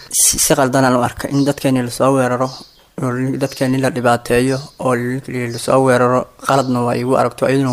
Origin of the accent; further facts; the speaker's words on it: Mogadishu, Banaadir, Somalia; magaalada Muqdisho ayaan ka imid. Waxaan tagay Luusamareeb.